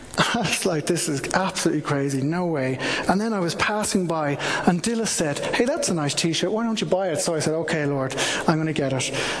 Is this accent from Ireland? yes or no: yes; Ireland; And I'm from Ireland.